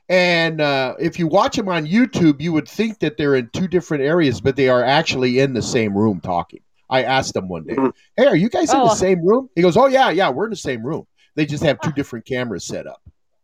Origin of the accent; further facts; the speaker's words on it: Tucson, Arizona, United States; growing up in Tucson, and I loved being outside in the sun.